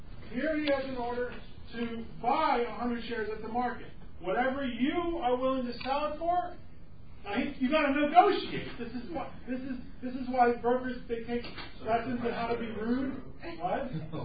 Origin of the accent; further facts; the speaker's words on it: Philadelphia, Pennsylvania, United States; You know, I'm from Philadelphia. You know, we Philadelphians, we know the difference between a friend and a good friend.